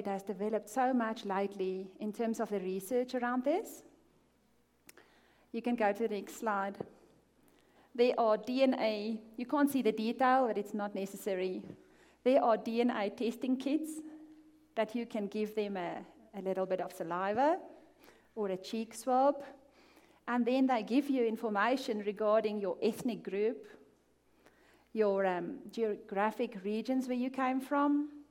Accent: South Africa; moved away; Most of you know that nearly a year ago, me and my family packed our bags and we moved here from South Africa. So, if I speak a little bit different, that's why.

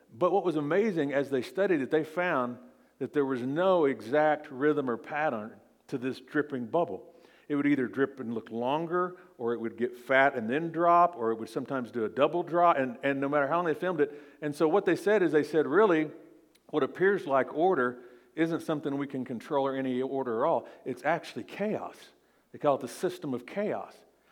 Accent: Oklahoma, United States; But one thing they said on this show was that something is simple, break it down, because I'm from Oklahoma.

